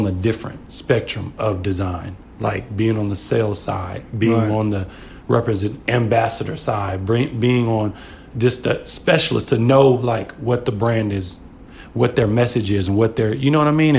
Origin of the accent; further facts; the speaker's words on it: Oklahoma, United States; now in Atlanta, United States; When I came from, swear to God, when I came from Oklahoma, like, I was a big fish in a small pond.